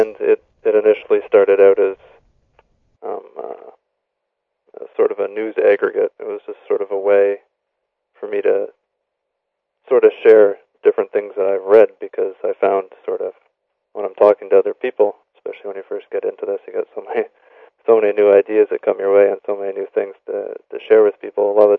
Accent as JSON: {"language": "English", "region": "Ontario", "country": "Canada", "tie": "born or raised there", "said": "I've born and raised in Ontario, Canada, and I have a couple degrees in engineering and whatnot."}